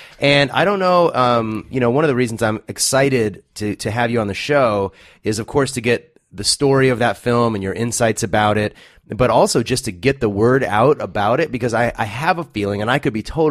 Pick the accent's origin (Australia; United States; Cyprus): United States; California; I grew up in the Inland Empire and frequently went to Newport Beach. That was sort of our beach.